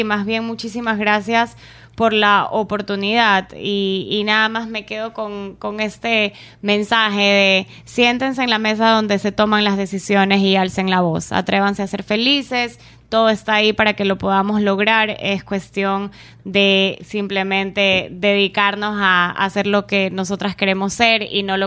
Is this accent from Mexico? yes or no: no; Ecuador; Nosotros como ecuatorianos somos gente trabajadora, honrada, honesta, confiable